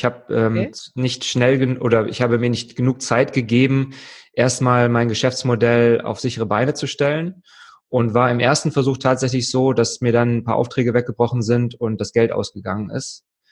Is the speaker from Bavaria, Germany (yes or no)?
no; Wuppertal, North Rhine-Westphalia, Germany